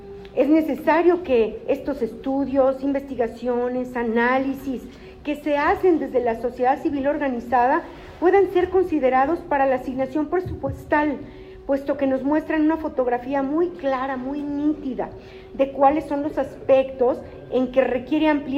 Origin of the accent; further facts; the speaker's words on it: Tlaxcala, Mexico; podamos hacer también una presentación allá en mi tierra, en Tlaxcala